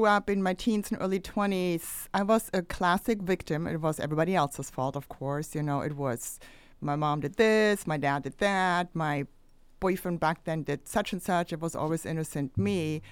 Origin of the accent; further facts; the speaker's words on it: Germany; moved away as an adult; now in United States; I originally was born and raised in Germany